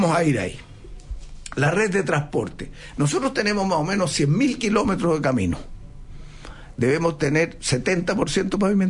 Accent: Chile; yo quiero ser realista y que mostremos que somos capaces los chilenos de tener un camino

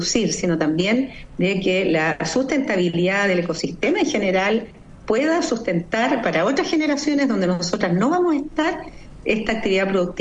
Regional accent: Chile; como somos los chilenos

